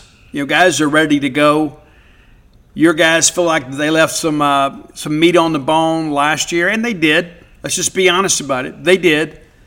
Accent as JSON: {"language": "English", "region": "Mississippi", "country": "United States", "tie": "born or raised there", "said": "I grew up in South Mississippi where we don't tolerate disrespect, and the Hatfields and McCoys are a real thing."}